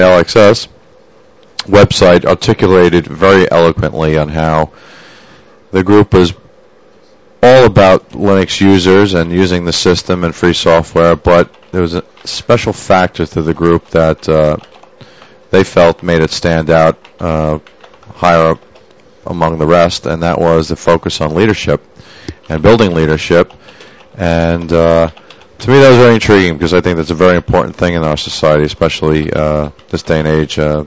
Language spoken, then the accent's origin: English; Brooklyn, New York, United States; now in Manhattan, United States; I'm born and raised in Brooklyn, and I've been living in Manhattan for a good 10 or 12 years now, and I have a lot of family in California.